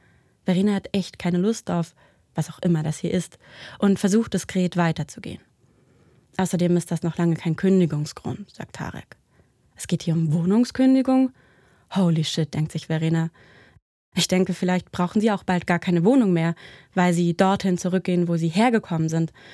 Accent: Karlsruhe, Baden-Württemberg, Germany; Ich komme aus Karlsruhe.

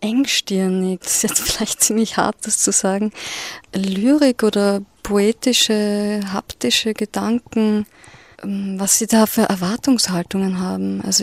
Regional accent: Vienna, Austria; ich komme aus Wien.

